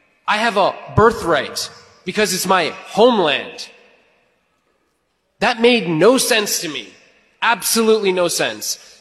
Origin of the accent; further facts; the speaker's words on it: United States; Whereas me, an American Jew, who may